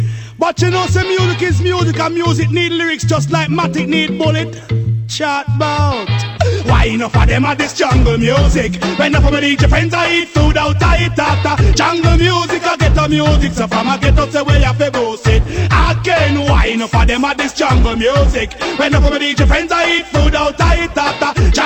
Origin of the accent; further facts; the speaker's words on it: England, United Kingdom; England, me born and after England, me live.